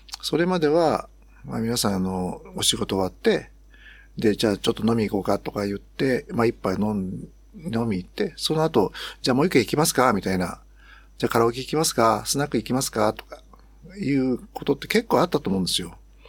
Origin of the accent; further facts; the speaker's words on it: Nishitokyo, Tokyo, Japan; 住まいは西東京市、中町。もともとずっと生まれててからずっと西東京市というか昔の保谷市ですね。で、生まれ育って今もそこに住んでます。